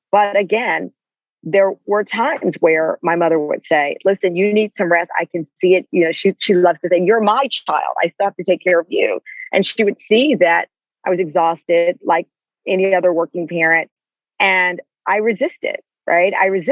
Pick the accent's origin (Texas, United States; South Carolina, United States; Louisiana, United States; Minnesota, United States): Texas, United States; then we had a ceremony at my church that I grew up in Texas